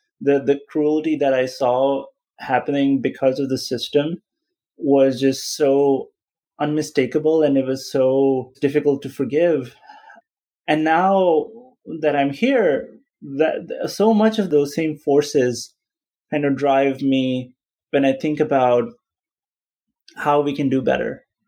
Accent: Pakistan; it was very different in many ways growing up in Pakistan and going to medical school in Pakistan

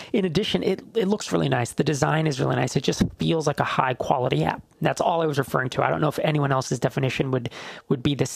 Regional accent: Saudi Arabia; English is a second language; I'm from Saudi Arabia.

